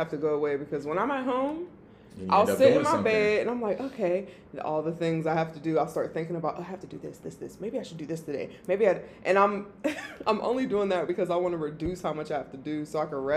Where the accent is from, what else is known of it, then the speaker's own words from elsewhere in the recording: Homewood, Illinois, United States; Because I'm growing up in Homewood in a house full of people that are elders for the most part.